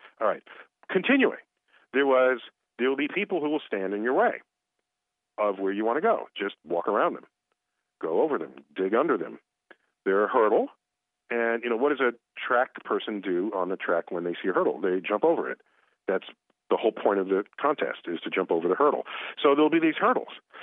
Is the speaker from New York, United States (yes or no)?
yes; Bronx, New York, United States; I was born and raised in the Bronx.